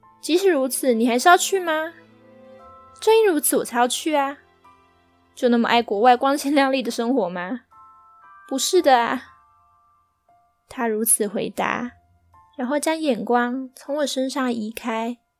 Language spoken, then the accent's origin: Chinese; Kaohsiung, Taiwan; 就是我是高雄人， 然后在小时候，每次去屏东的时候，从屏东每次要回高雄都会经过一个大桥